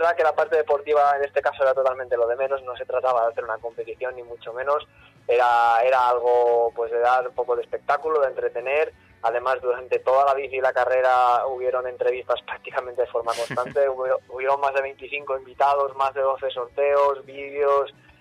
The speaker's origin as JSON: {"language": "Spanish", "town": "Serra", "region": "Valencian Community", "country": "Spain", "said": "hubo un gran amigo de aquí de Serra, de mi pueblo"}